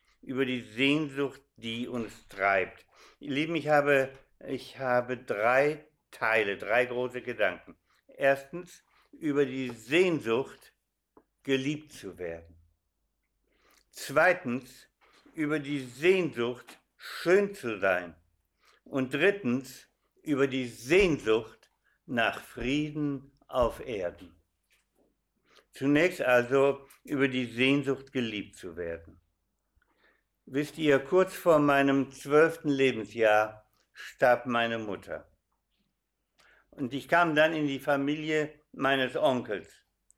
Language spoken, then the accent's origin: German; Carinthia, Austria; accent: Carinthian; Ihr merkt schon an meiner Aussprache, ich bin kein Steiermärker. Ich komme aus Kärnten. Merkt man ja an der Aussprache, nicht?